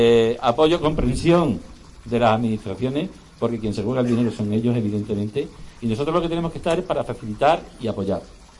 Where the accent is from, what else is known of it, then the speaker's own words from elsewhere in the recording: Monesterio, Extremadura, Spain; como somos de Monesterio, como nosotros nada